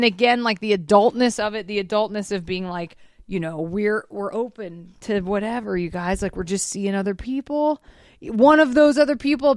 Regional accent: Georgia, United States; I grew up in Georgia and I didn't have cowboys at my school.

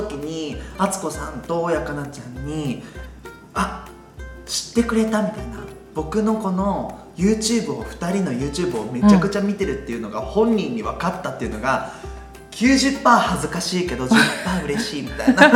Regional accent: Okinawa, Japan; now in Tokyo, Japan; なんか僕ずっとそれこそ沖縄で暮らしていて、やっぱり沖縄ってオーガニックコスメが売ってるショップとかすごく少なくて

